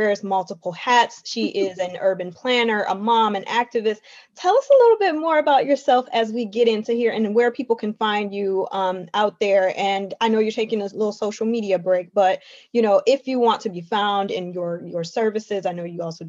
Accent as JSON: {"language": "English", "town": "Detroit", "region": "Michigan", "country": "United States", "tie": "born or raised there", "said": "I was born and raised on the East Side. So like, you know, Mac and St. Clair. So that's like... Yeah, that's where I grew up."}